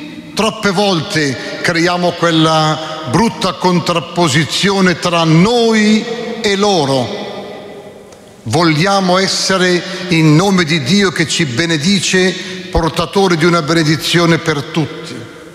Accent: Milan, Lombardy, Italy; Tanto è vero che noi milanesi, non siamo romani, a parte che non mi piace questa parolina che si usa, pasquetta, perché non c'è una pasquetta.

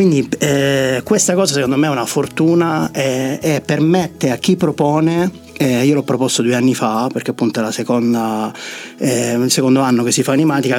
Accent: Sicily, Italy; È successo che sono siciliano

